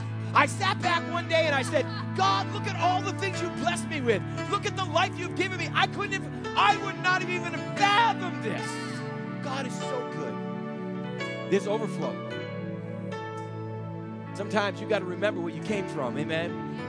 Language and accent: English; Boston, Massachusetts, United States; I'm from Boston. You know, everybody's quiet in Boston.